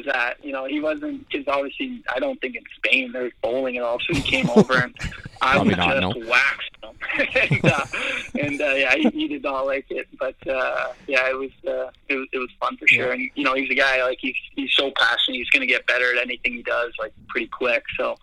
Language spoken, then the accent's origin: English; Canada; just as Canadian, at least a lot of me and, like, my buddies will kind of do it